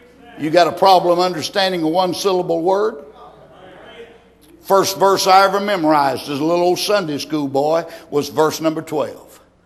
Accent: United States; As an independent Baptist and as an American who is proud that, I'm proud of that document known as the Declaration of Independence.

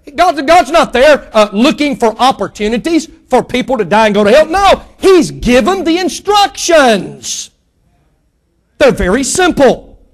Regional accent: Jackson, Mississippi, United States; I go to Jackson, Mississippi, my hometown.

